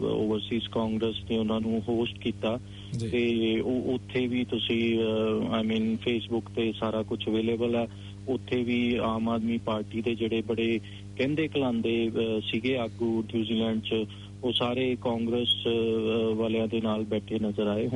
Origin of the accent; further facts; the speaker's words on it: Punjab, India; ਅਸੀਂ ਪੰਜਾਬੀ ਤਾਂ world famous ਹੈ